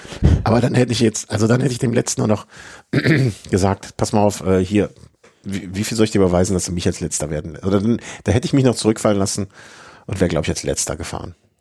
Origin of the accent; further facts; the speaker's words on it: Cologne, North Rhine-Westphalia, Germany; also als Kölner Patriot